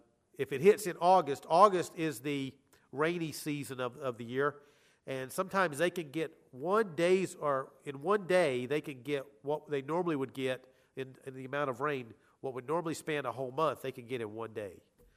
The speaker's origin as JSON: {"language": "English", "town": "Lincolnton", "region": "North Carolina", "country": "United States", "tie": "born or raised there", "lives_now": "Greenville, United States", "said": "I grew up here in Lincolnton. My family and I, we live currently in Greenville, South Carolina, but in a couple of months, we're going to be moving to the Philippines as missionaries."}